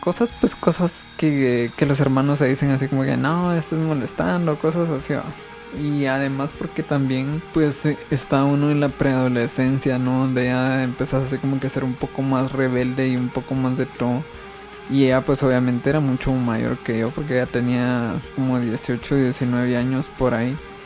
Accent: Guatemala; crecí como muchas familias en Guatemala, con muchas, ¿qué sería? Con muchas carencias de muchas cosas, ¿no?

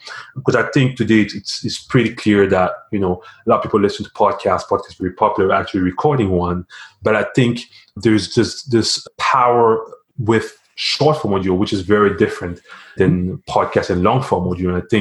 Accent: Cameroon; now in Ottawa, Canada; So I was a software engineer here in Ottawa. But I grew up in Cameroon, spent, I guess, all my high school, middle school, pretty much everything there. So it's a great country, very diverse, I'll say. And yeah, so I've grew up there.

